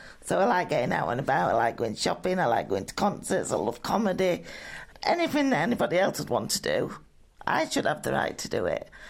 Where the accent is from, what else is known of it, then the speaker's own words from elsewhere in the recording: Tickhill, Yorkshire and the Humber, United Kingdom; I'm from Tick Hill near Doncaster.